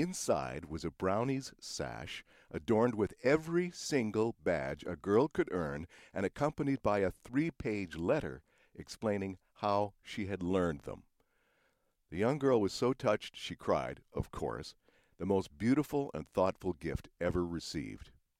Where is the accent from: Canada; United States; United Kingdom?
Canada; Edmonton, Alberta; all the way back in my hometown area of Edmonton, Alberta, Canada.